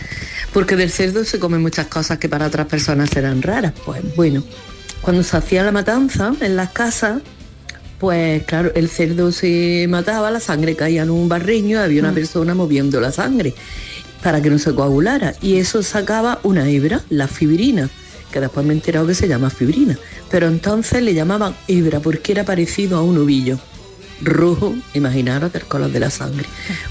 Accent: Granada, Andalusia, Spain; de Granada.

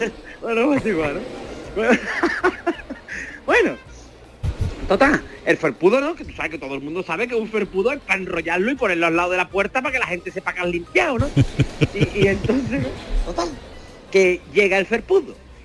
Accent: Seville, Andalusia, Spain; si soy de Sevilla Este, que mis padres, mi madre iba a luz, y en vez de dar luz en el hospital Macarena, se vino corriendo para dar a luz en el ambulatorio de Arcosa, para que fuera de aquí.

